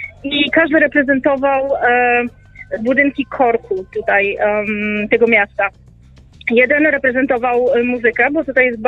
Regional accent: Italy; Polish is a second language; ja jestem pół Włoszka, więc przepraszam za mój polski.

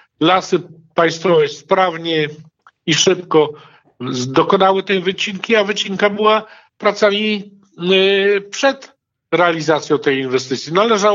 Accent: Elbląg, Warmian-Masurian Voivodeship, Poland; Jako elblążanin nie wyobrażam sobie takiej sytuacji.

